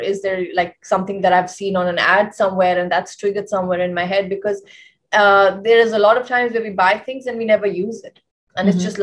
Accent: India; Till then, as an Indian, you have to take slightly more responsibility where, you know, you have to call up the recycler.

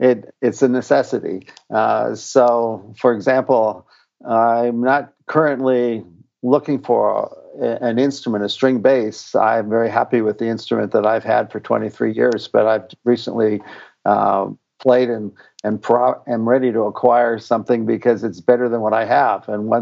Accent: Los Angeles, California, United States; also born or lived in Cincinnati; He lived in Los Angeles, and I'm originally from Los Angeles, even though I was in Cincinnati.

